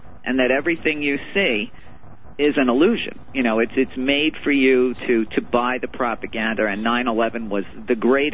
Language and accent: English; United States; reading your book was painful as an American